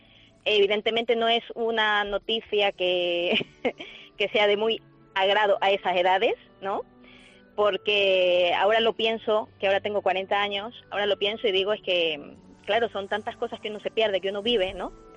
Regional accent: Ecuador; Yo soy de Ecuador.

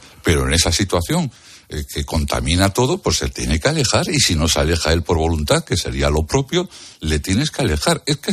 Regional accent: Portugalete, Basque Country, Spain; Yo estoy aquí hoy en mi pueblo, en Portugalete

